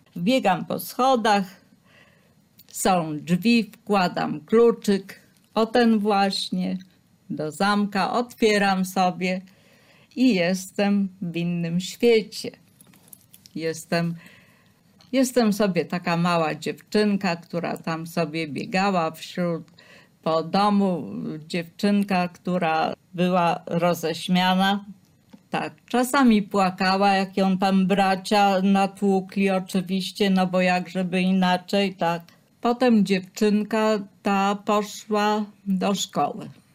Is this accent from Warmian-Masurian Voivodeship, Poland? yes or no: yes; Warmian-Masurian Voivodeship, Poland; now in Lublin, Poland; tutaj mieszkam, więc chyba zasłużyłam na miano lublinianki. Pochodzę w ogóle z Warmii.